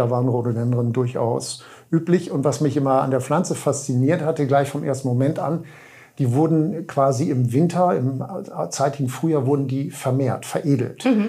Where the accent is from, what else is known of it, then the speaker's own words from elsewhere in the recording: Lower Saxony, Germany; ich komme aus dem Nachbarkreis des Ammerlandes, dem Landkreis Friesland und bin dort geboren.